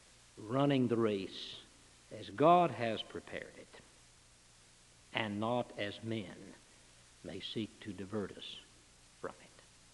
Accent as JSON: {"language": "English", "town": "Louisville", "region": "Kentucky", "country": "United States", "tie": "born or raised there", "said": "The Brickyard, just 100 miles about from my hometown of Louisville."}